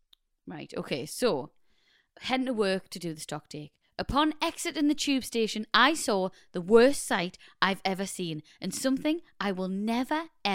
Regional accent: Newcastle, North East England, United Kingdom; I am from Newcastle, but was living in London at the time.

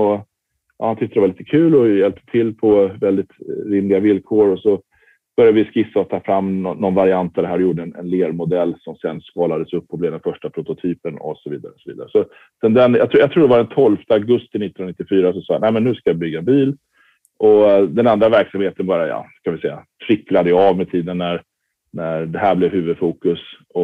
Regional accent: Stockholm, Stockholm County, Sweden; Jag kom ju från Stockholm

